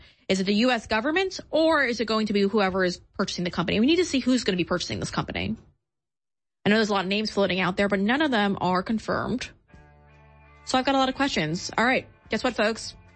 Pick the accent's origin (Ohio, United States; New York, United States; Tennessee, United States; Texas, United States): New York, United States; New York City; I'm a New Yorker, right? So New York City